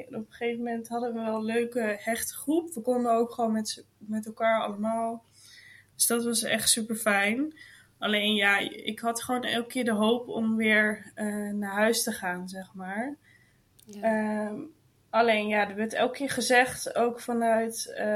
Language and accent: Dutch; Terwolde, Gelderland, Netherlands; ik kom dan uit Terwolde en dat is een heel klein boerenplekje, zeg ik altijd.